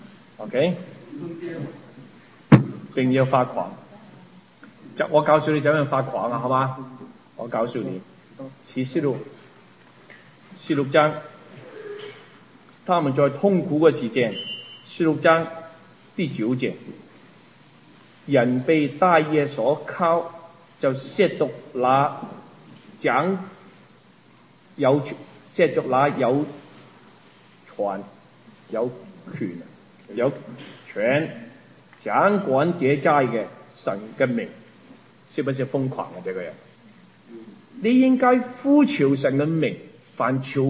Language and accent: Chinese; China; 当时我们很危险，我们中国人，我们就留